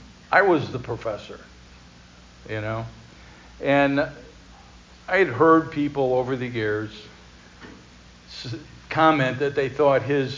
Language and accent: English; Oregon, Ohio, United States; As Joey said, I'm from Oregon, Ohio, which is a suburb of Toledo. We're up on the lake.